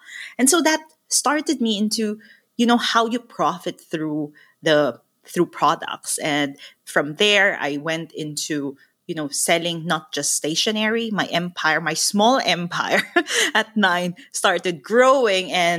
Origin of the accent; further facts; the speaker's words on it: Philippines; moved away; also born or lived in Taiwan; because I came from the Philippines, which is a young population, and I went to Taiwan and I lived there, which is an aging population.